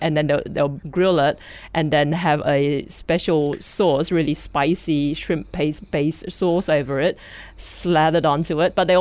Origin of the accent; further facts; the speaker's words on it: Malaysia; a lot of my basic skills were picked up just by spending a lot of time in the kitchen with my stepmom growing up in Malaysia.